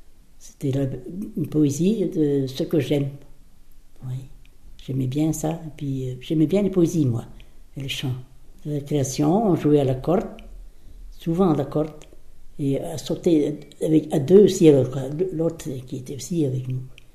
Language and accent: French; Plourin, Brittany, France; j'ai 89 ans, je suis née à Plourin. J'ai 5 enfants, j'habitais à Landunvez. J'habitais à la ferme à Plourin avec mes parents.